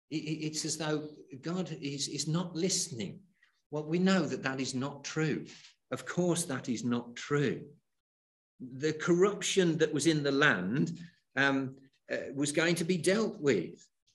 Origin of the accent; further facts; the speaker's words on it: England, United Kingdom; I'm English.